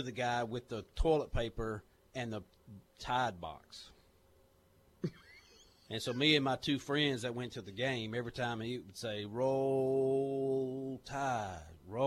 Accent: the South, United States; and then remembered I'm from the South, and just kind of caught back up with me.

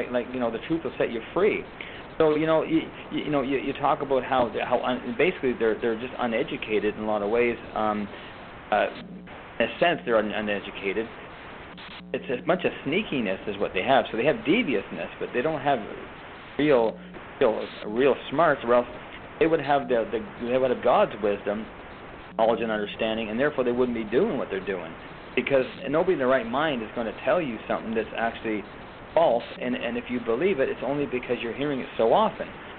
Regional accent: Canada; I'm from Canada, and I know there's only 50 states

